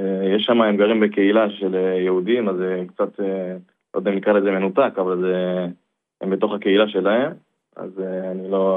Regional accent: Brazil; Hebrew is a second language; now in Israel; אני בעצם עליתי לארץ מברזיל ב-2009.

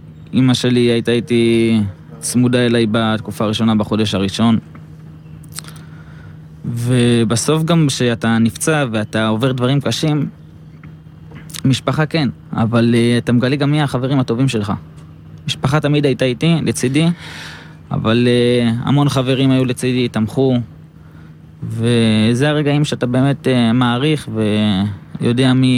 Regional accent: Beit She'an, Northern District, Israel; הוא גם גר לידי, אני מבית שאן

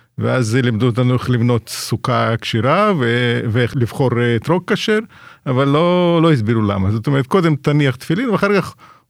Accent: Ukraine; Hebrew is a second language; now in Israel; אני גדלתי באוקראינה, אז חלק מברית המועצות, וגדלתי במשפחה יהודית סובייטית, עם סבא וסבתא שדיברו יידיש

